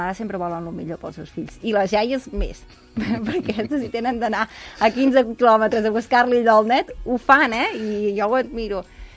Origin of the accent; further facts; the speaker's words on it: Muntanyola, Catalonia, Spain; jo que estic molt a tot arreu, però estic més a Barcelona, soc de Muntanyola, però vaig a Barcelona cada dia